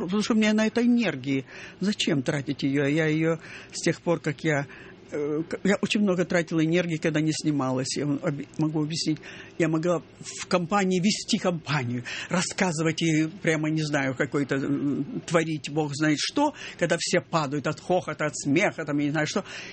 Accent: Kharkiv, Kharkiv Oblast, Ukraine; Ну как это так? Я же из Харькова.

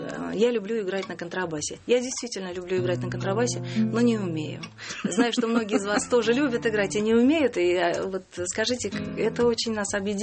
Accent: Ufa, Bashkortostan, Russia; also born or lived in Nizhnevartovsk / Surgut; Во-первых, я из Уфы. Угу. Я уфимская. Потом я жила в городе Нижневартовске.

